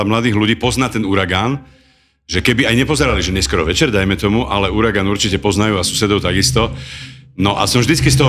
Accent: Ružomberok, Žilina Region, Slovakia; Tam som teda od 6 rokov vyrastal, ale narodil som sa na Supre, v tých Supravilách.

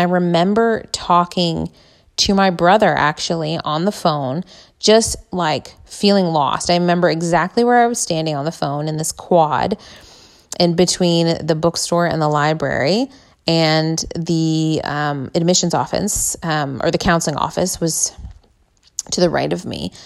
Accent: United States; I know, at least as an American, as someone who was taught, you know, as a millennial generation, I'm 33 years old

